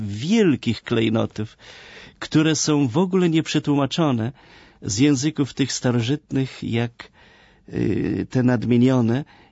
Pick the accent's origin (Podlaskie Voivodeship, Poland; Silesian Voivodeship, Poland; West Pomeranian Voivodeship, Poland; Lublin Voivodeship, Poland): Lublin Voivodeship, Poland; ziemi zamojskiej, której jestem synem i bardzo się szczycę tym, że pochodzę z Roztocza, z Zamojszczyzny.